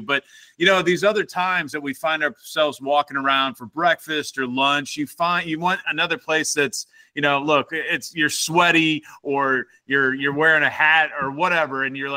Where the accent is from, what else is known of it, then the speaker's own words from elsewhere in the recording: Kansas City, Missouri, United States; places that I personally do not go to on a daily basis or weekly or monthly basis in my hometown of Kansas City.